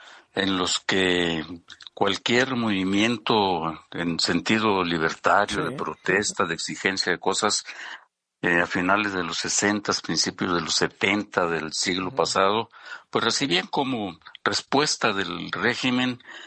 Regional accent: Empalme, Sonora, Mexico; born there; allá en el estado de Sonora, en Empalme, municipio donde yo nací, donde estudié hasta la secundaria

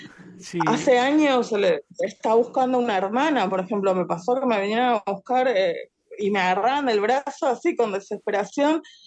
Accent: Argentina; Nací en el 78 en Argentina, plena dictadura de Videla

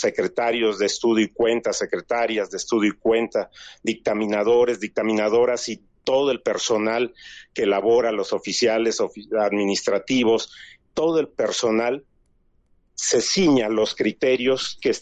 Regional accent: Mexico; como mexicano

